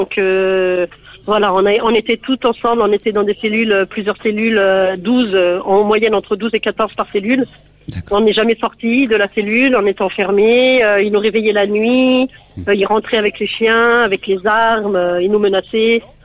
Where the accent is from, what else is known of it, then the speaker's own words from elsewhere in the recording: Nice, Provence-Alpes-Côte d'Azur, France; je suis de Nice